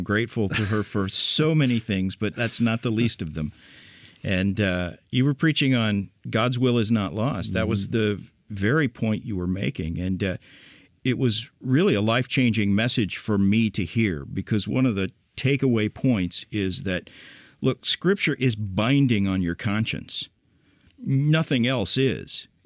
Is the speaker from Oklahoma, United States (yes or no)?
yes; Tulsa, Oklahoma, United States; I grew up in Tulsa, which is the heart of the charismatic movement.